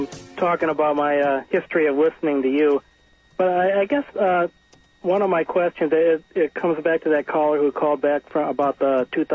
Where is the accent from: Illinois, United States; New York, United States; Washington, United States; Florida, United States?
Illinois, United States; now in California, United States; Actually, I've been here about 10 years, and I remember, I'm from Illinois originally.